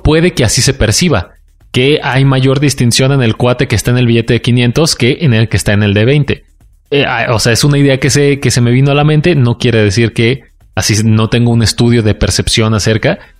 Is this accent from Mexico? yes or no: yes; Mexico; según yo sí soy mexicano.